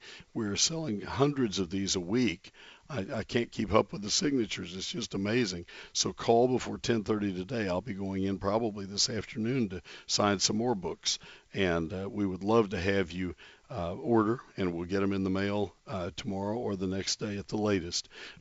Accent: San Antonio, Texas, United States; born there; it was born in the same city I was born in San Antonio.

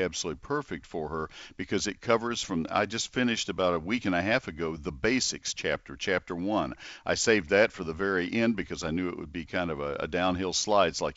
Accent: Texas, United States; also born or lived in Ohio; I had this same experience when I grew up in Texas, started at Texas A&M and then transferred to Ohio State, got married. We had our home in northern Ohio.

